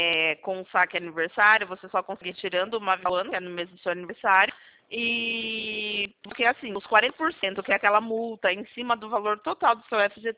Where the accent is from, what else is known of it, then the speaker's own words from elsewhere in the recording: Sorocaba, São Paulo, Brazil; Não, eu sou de Sorocaba.